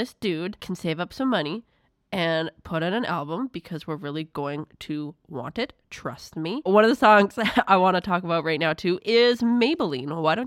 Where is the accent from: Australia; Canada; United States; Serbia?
Canada; Ontario; I grew up in Ontario for a number of years. And there are fairs every weekend there, like county fairs.